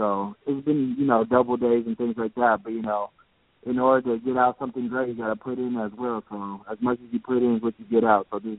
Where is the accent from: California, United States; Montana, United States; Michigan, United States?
California, United States; It has to be the Warriors, man. Grew up in the Bay Area, born and raised in the Bay Area.